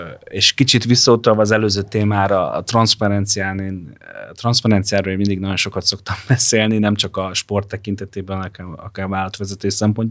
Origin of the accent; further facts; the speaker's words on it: Hungary; mivel én magyar vagyok, mivel ismertem ezt a közeget